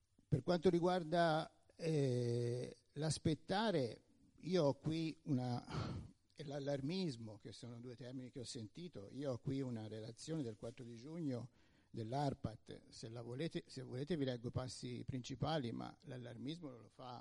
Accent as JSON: {"language": "Italian", "town": "Peccioli", "region": "Tuscany", "country": "Italy", "said": "io vengo da Peccioli, potrei fare la stessa operazione, nel senso, siamo comuni piccoli"}